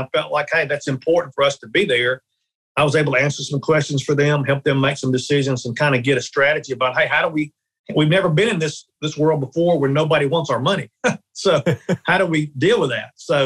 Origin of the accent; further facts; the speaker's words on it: Memphis, Tennessee, United States; Well, it's crazy. I grew up in Memphis. And loved it, and went to Ole Miss.